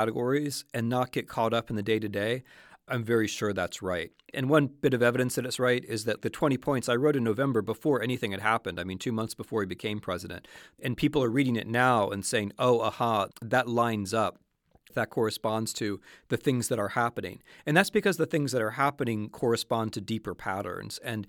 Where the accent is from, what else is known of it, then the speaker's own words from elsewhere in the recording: Midwest, United States; I come from this country. I grew up in this country. I'm from the Midwest.